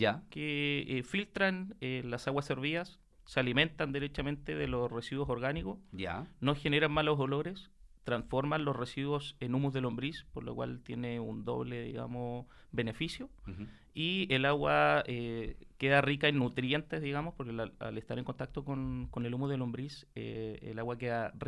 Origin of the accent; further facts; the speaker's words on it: Biobío, Chile; Somos del BioBio, como había mencionado.